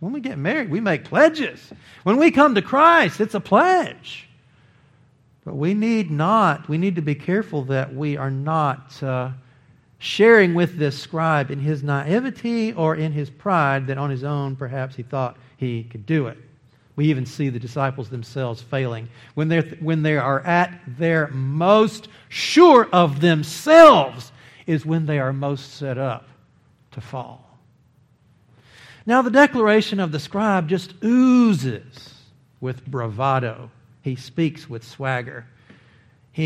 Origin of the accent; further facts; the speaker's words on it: Texas, United States; born there; But I was born in Texas, so that's where I was born.